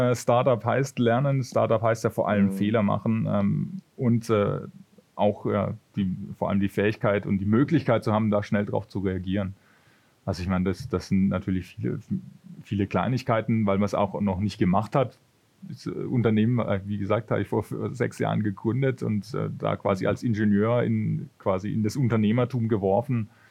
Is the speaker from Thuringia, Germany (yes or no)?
no; Würzburg, Bavaria, Germany; Und da hatten wir Konzerte bei uns in der Heimat, das ist aus der Gegend Würzburg, wo ich herkomme.